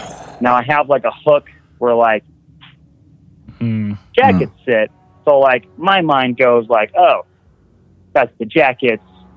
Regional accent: Wisconsin, United States; All right, so I'm calling from West Virginia. I'm from Wisconsin, but I live in West Virginia for the moment.

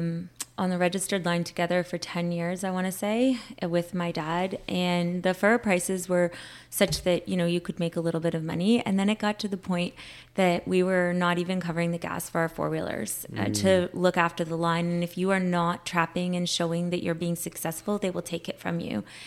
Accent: Georgina Island, Ontario, Canada; So I'm from the Chippewas of Georgina Island.

